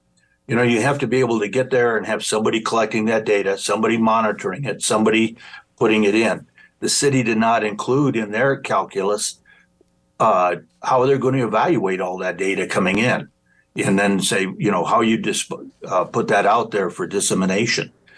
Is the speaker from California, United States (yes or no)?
yes; Los Angeles, California, United States; I grew up in Los Angeles. I grew up in tenement houses in the 50s